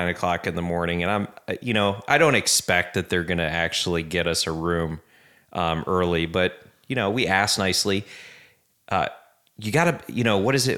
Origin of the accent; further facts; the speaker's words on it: Fort Lauderdale, Florida, United States; born there; I was born in Fort Lauderdale, but yeah, I was just a kid, didn't live there for many years.